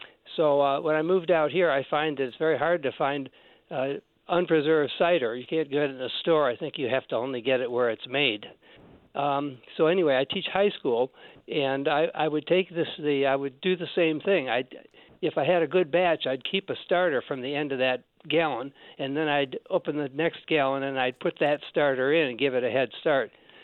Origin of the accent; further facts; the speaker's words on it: Michigan, United States; now in New Market, United States; I'm from Michigan and live near a bunch of apple orchards.